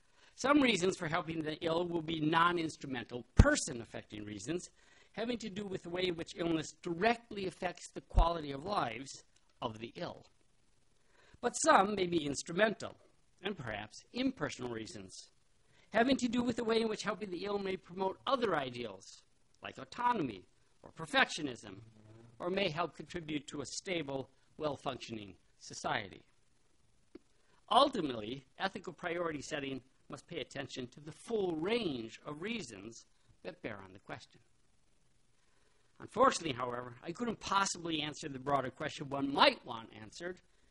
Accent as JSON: {"language": "English", "town": "Milwaukee", "region": "Wisconsin", "country": "United States", "tie": "born or raised there", "said": "So growing up in Milwaukee, Wisconsin, where before the days of global warming, we basically had three seasons"}